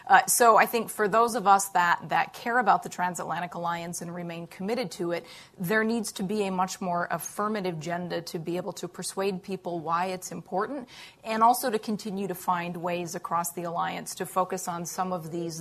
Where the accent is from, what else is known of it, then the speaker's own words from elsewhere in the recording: Midwest, United States; You know, I grew up in the Midwest, so I don't have to go any further than home to talk to people